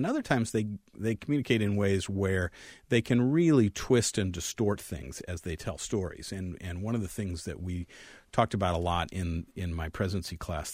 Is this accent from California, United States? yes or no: no; Phoenix, Arizona, United States; When I was in – when I was growing up in Phoenix